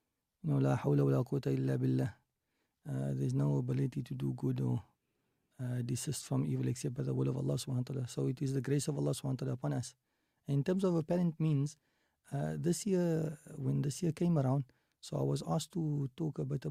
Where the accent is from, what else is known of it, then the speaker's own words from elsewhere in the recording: South Africa; So being a South African Muslim, it's relatively easy to travel